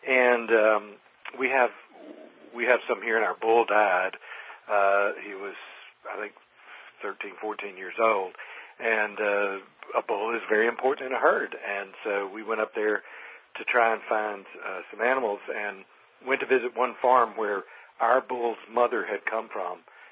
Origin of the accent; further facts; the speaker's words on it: Southern United States, United States; Well, you just can't imagine how hard it is for me as a Southerner to admit that New England is beautiful.